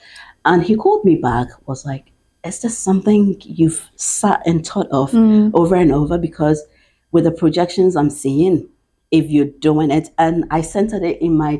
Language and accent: English; Ghana; moved away as an adult; now in Northern Ireland, United Kingdom; Yeah, so I grew up in Ghana, born and bred it, proudly Ghanaian. And I fell in love and relocated to the UK.